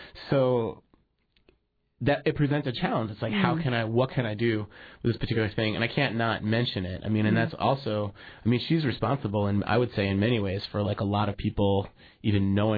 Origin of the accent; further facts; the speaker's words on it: Brooklyn, New York, United States; That was when we first came from New York. We moved from Brooklyn, literally. Like, we got in a car and drove from Brooklyn to Palmer.